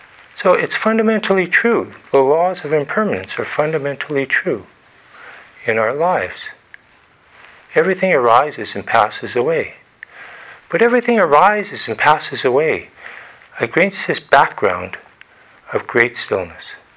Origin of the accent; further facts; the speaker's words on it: Alberta, Canada; When I was a kid growing up in Alberta, I was fascinated by the wind.